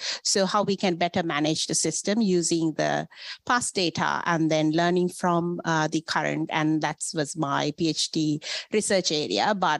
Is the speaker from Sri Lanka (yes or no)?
yes; Sri Lanka; So I'm from Sri Lanka. It's a lovely little paradise. Size of the Tasmania for y'all to be kind of relating it to. We do have, it's a very diverse country, having multiple religions